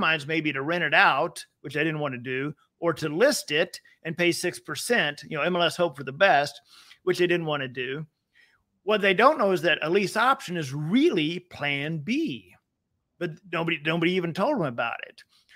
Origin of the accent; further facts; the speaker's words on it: Texas, United States; I like analogies, Jay, and I'm from Texas, so I like analogies, and I like Mexican food.